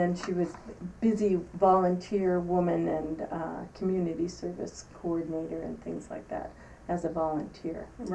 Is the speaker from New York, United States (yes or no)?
yes; New York City, New York, United States; born there; Well, I was born in New York Hospital in New York City. My father was on the staff of the hospital, and we lived in an apartment across the street from the hospital until I was about 4 years old.